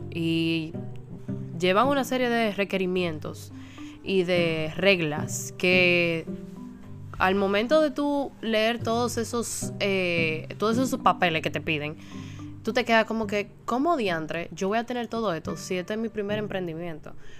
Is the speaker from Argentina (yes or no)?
no; Dominican Republic; Yo soy dominicana hasta la tambora.